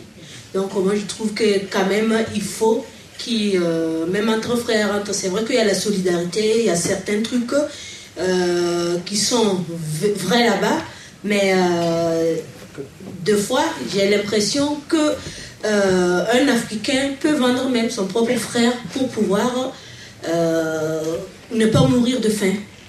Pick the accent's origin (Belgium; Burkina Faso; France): Burkina Faso; Bon, mais je suis burkinabé.